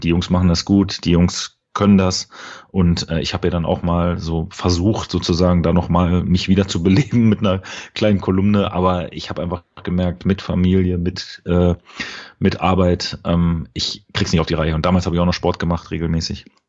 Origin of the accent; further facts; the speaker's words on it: Berlin, Germany; was ich als Berliner jetzt auch nicht kannte